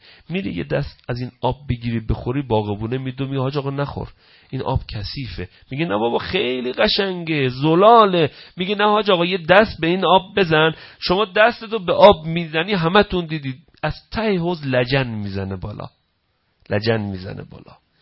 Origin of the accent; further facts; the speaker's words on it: Babol, Mazandaran, Iran; من اهل بابلم به من میگن بابلی